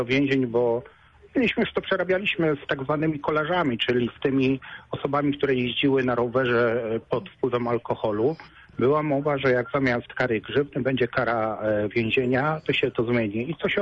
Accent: Poznań, Greater Poland Voivodeship, Poland; Ale spójrzmy na to jako typowi poznaniacy, że nie stać nas na to.

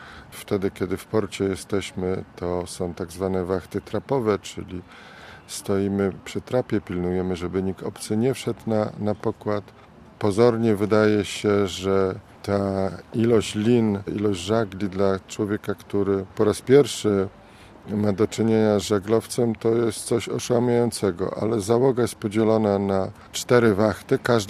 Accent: Poznań, Greater Poland Voivodeship, Poland; tak jak do tej pory tylko ja byłem poznaniakiem na pokładzie

